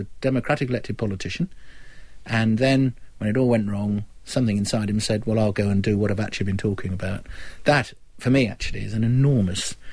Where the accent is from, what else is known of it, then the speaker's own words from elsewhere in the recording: United Kingdom; I'm still so passionately proud of being British.